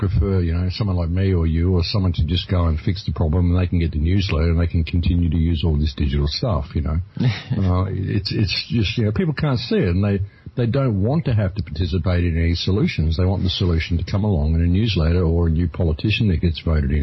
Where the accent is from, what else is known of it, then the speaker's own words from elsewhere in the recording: Australia; You know, I'm from Australia. I don't have credit cards.